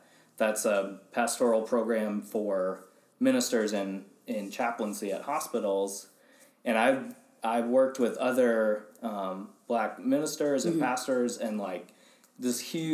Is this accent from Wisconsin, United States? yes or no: yes; Wisconsin, United States; moved away as an adult; I grew up in Wisconsin and then moved to Memphis, Tennessee for school.